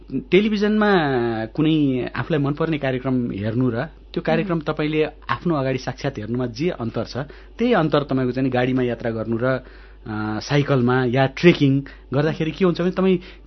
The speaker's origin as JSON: {"language": "Nepali", "town": "Birgunj", "region": "Madhesh Province", "country": "Nepal", "tie": "born or raised there", "moved": "as an adult", "lives_now": "Kathmandu, Nepal", "said": "म बीरगंजमा जन्मे हुर्केको हुँ, पछि मात्रै कामको सिलसिलामा काठमाडौँ आइपुगेँ।"}